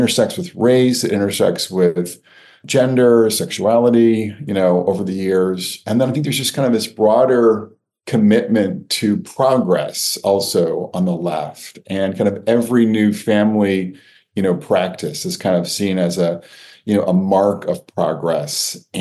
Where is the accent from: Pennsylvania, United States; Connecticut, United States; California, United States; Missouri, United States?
Connecticut, United States; I think 4 out of 5 of my close friends growing up in Connecticut either had parents who had divorced before I met them